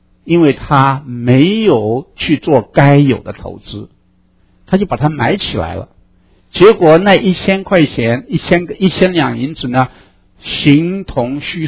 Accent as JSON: {"language": "Chinese", "country": "China", "said": "我们中国人理财之道呢是省，西方的理财之道呢是赚，投资。"}